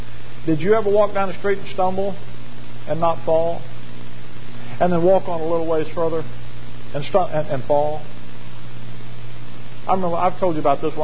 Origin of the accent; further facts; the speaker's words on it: Alabama, United States; moved away; I'm from Alabama. The wintertime just didn't sit with me the first few years we were up here.